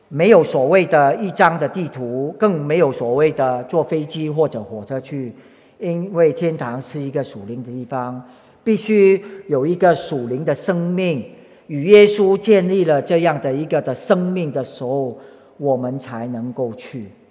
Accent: Guangdong, China; accent: Cantonese; 我们广东话就讲到这里呢

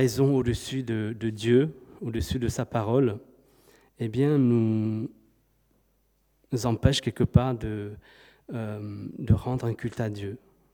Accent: China; French is a second language; La question que je vous pose en tant que Chinois.

